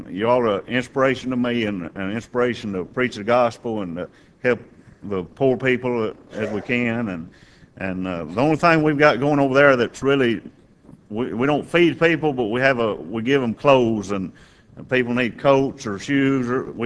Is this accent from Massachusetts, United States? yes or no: no; Oklahoma, United States; I'm from Oklahoma. And we worship with a church in Broken Bow, Oklahoma, which is right over in southeast Oklahoma.